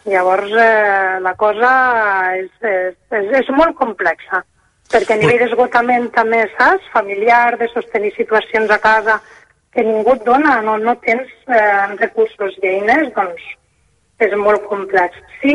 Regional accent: Tremp, Catalonia, Spain; jo soc de Tremp, per tant, aquí al territori tenim molt pocs recursos.

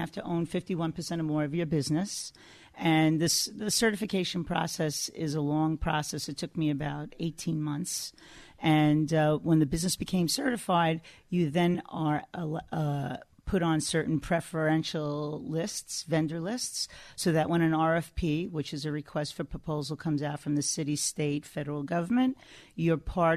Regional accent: New Dorp Beach, New York, United States; I came from New Dorp Beach. Yeah, my dad was a police officer and my mom was a teacher.

